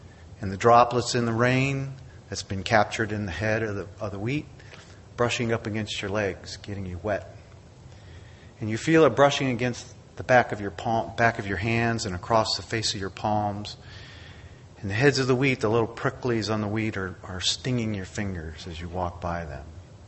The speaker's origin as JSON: {"language": "English", "town": "Largo", "region": "Florida", "country": "United States", "said": "I'm from Largo, Florida."}